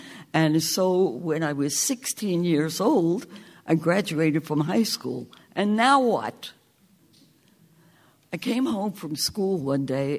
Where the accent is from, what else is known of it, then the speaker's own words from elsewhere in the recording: Bronx, New York, United States; I moved out of the concrete city. I grew up in the Bronx.